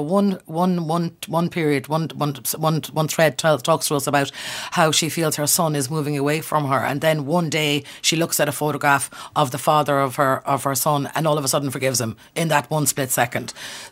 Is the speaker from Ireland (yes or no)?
yes; Connacht, Ireland; how Connemara, I grew up in Connemara, how we speak English and how we've spoken English during the year.